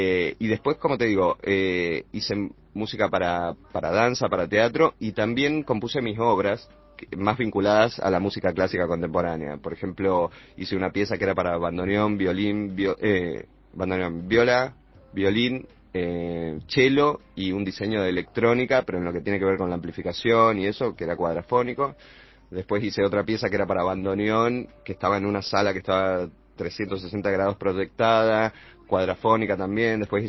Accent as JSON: {"language": "Spanish", "region": "San Juan", "country": "Argentina", "said": "Yo soy de Argentina, pero soy de San Juan. Viste que es una provincia que queda al noroeste, centro-noroeste, digamos."}